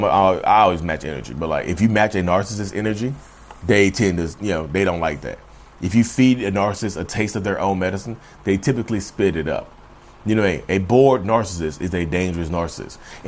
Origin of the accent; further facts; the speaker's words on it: Reidsville, North Carolina, United States; accent: southern drawl; because I'm from Reidsville, North Carolina, which is a southern town. My country, my southern drawl is insane.